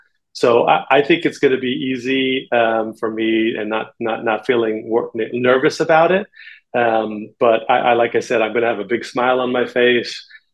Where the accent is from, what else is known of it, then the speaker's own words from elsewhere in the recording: New York, United States; So when I moved back to New York, I'm a New Yorker.